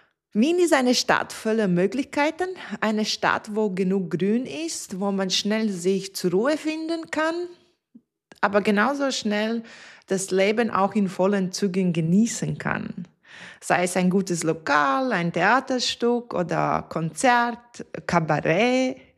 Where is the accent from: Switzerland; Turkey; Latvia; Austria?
Latvia; moved away as an adult; Das erinnert mich an meine Kindheit in Lettland, wo ich meine ersten 18 Lebensjahre verbracht habe. Ich bin am Land aufgewachsen